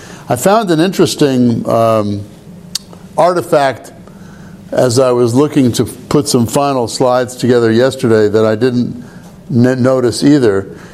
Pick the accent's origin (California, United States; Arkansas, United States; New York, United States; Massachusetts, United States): New York, United States; New York City; first language Hungarian; English is a second language; now in Finland; I grew up in New York City, and my parents were both Hungarian. And I spoke Hungarian till I was about 5 or 6 years old.